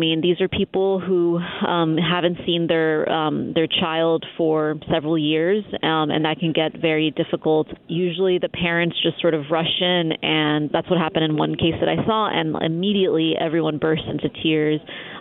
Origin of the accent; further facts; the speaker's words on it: United States; As an American, I was quite amused that there's a moose head on the wall.